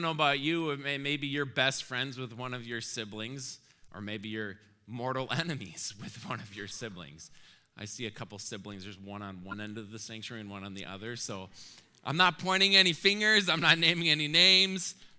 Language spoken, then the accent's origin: English; Minneapolis, Minnesota, United States; We grew up together in the Minneapolis area, and we both now live in this area.